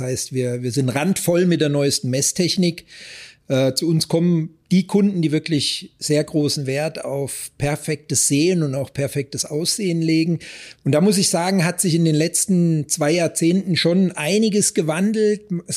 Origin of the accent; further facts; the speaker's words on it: Hesse, Germany; ursprünglich komme ich aus Hessen, habe dort meine Ausbildung gemacht